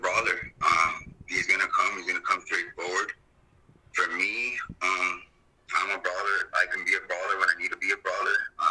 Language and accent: English; Texas, United States; Oh, yeah. Yeah, I grew up in South Texas, and I've always had to defend myself